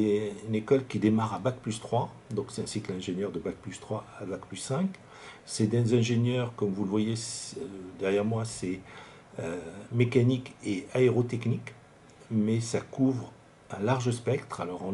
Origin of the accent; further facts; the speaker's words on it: Syria; French is a second language; also born or lived in Morocco; now in France; Donc moi je suis d'origine syrienne et j'ai fait mes études secondaires au Maroc et puis après je suis venu en France pour faire mes études universitaires